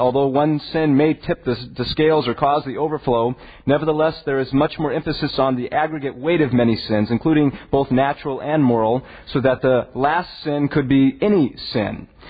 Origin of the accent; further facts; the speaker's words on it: United States; So I'm an Adventist of the Adventists. I'm an American of the Americans, and that's kind of.